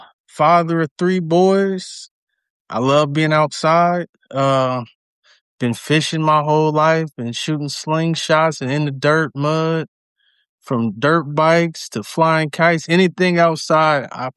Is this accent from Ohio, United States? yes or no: yes; Canton, Ohio, United States; I'm from Canton. We're right there by Akron.